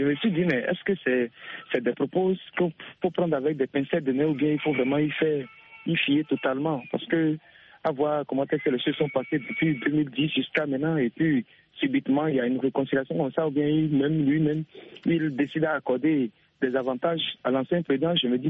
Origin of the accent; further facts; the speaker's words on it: Benin; Au Bénin, vous allez voir que chez nous au Bénin, c'est le cas n'est pas pareil.